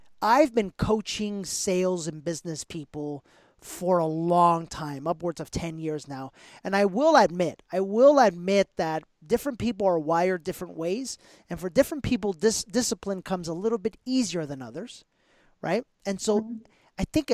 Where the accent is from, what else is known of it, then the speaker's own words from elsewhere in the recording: New York City, New York, United States; So this is a question from my favorite city in the world, my hometown, New York City.